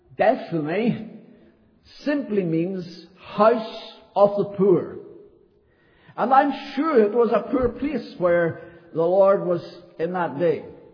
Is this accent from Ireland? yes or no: yes; Ireland; I said, well, I'm from Ireland.